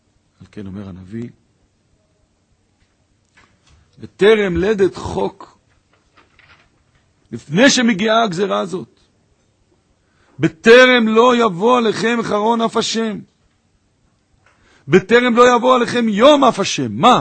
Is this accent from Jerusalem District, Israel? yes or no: yes; Jerusalem, Jerusalem District, Israel; אומר לי, שלום, מאיפה אתה? ירושלים, אני אומר לו.